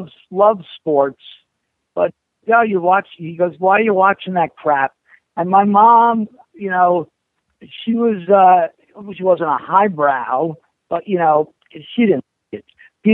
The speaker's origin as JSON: {"language": "English", "region": "New Jersey", "country": "United States", "said": "I'm from North Jersey. So wrestling was on WWF 2 hours on Saturday nights"}